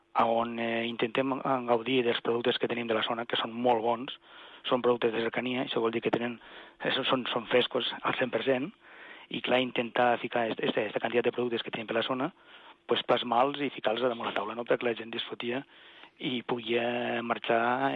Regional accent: Catalonia, Spain; perquè som catalans, davant de tot.

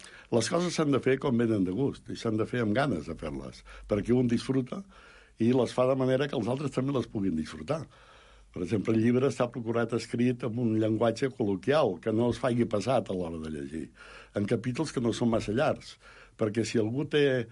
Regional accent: Sant Ramon, Catalonia, Spain; Jo soc doble, jo dic que soc doblement de poble, soc de la Segarra, de Sant Ramon, abans es deia la Manresana, ara es diu Sant Ramon, i soc del poble nou. O sigui, tinc l'avantatge de ser de poble per partida doble.

